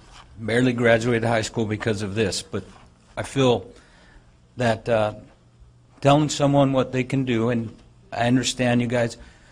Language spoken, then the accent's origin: English; Oregon, United States; moved away; I was raised up in Oregon. I moved here. I started a family.